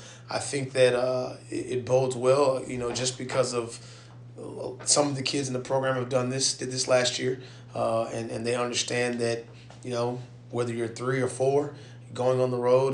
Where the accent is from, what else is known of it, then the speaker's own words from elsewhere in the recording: Georgia, United States; we're from South Georgia, and we hit you in the face every single snap